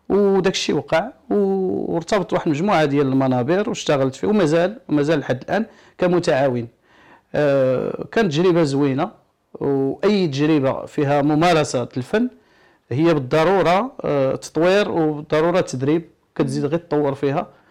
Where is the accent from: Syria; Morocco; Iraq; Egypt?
Morocco; وانا من صغري عندي حس فكاهي وكتعجبني النكته، وماشي غير انا، المغاربه كاملين.